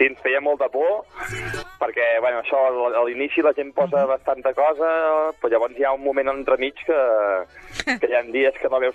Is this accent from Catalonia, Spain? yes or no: yes; Sabadell, Catalonia, Spain; Els músics som jo, de Sabadell